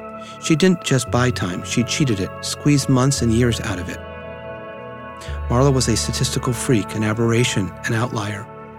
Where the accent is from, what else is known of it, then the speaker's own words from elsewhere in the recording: Washington, District of Columbia, United States; I grew up in Washington, D.C., and this is now 1970-ish, that I have a recollection of.